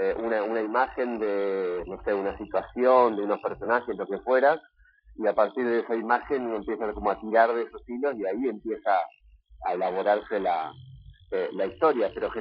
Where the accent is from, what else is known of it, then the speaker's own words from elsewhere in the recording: Concordia, Entre Ríos, Argentina; born there; yo nací en Concordia, tengo ese dato. Viví muy poquito tiempo, pero nací así.